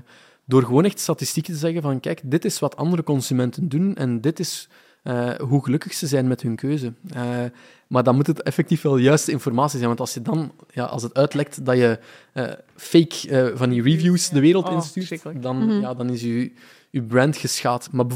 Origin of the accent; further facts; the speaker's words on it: Belgium; we zijn, zeker als Belgen, zijn vrij conservatief, we zijn risico-avers en ambiguïteits-avers.